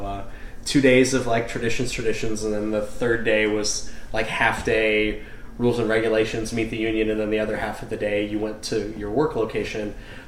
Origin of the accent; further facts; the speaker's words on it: Austin, Texas, United States; also born or lived in Minnesota; I was born in Minnesota, grew up in Austin, Texas.